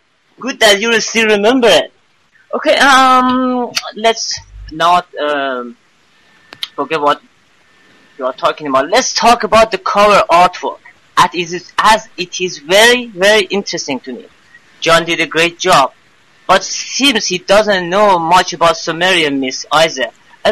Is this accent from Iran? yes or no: yes; Iran; I'm from Iran, and I have many Western friends